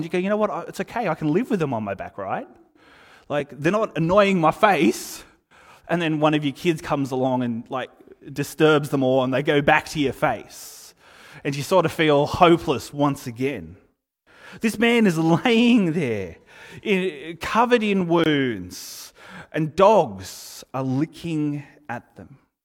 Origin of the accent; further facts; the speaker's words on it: Australia; you know, we're Australian, so, like, we do that occasionally